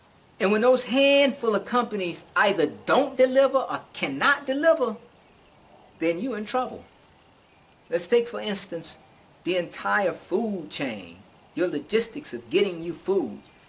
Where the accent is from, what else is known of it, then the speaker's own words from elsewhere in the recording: Alabama, United States; also born or lived in Atlanta, Georgia; I was living in Georgia. I had been living in Georgia, Atlanta, Georgia, for about 20 years. And I'm originally from Alabama.